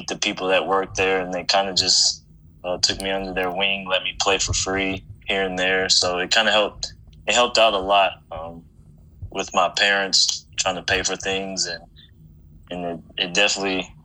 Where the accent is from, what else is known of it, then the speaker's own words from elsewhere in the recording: Flint, Michigan, United States; Well, I grew up in Flint. I transferred schools in the 11th grade to Grand Blanc, and that's where my parents live now. But I grew up in Flint, Michigan.